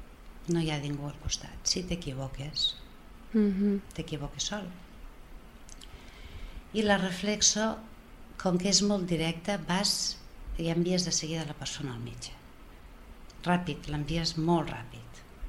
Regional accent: Barcelona, Catalonia, Spain; sóc de Barcelona i conec més gent, més escoles.

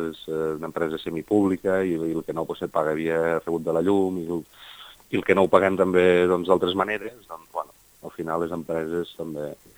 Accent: Vandellòs, Catalonia, Spain; Jo soc de Vandellòs

